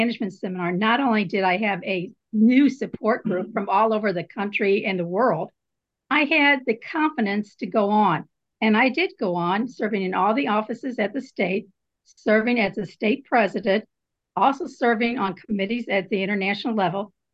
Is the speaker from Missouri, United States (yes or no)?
yes; Missouri, United States; from Missouri.